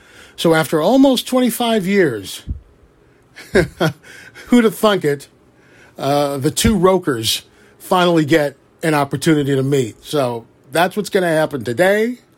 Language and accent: English; Chicago, Illinois, United States; I'm from Chicago. I've been in radio, a podcast host, and I'm a huge foodie as well.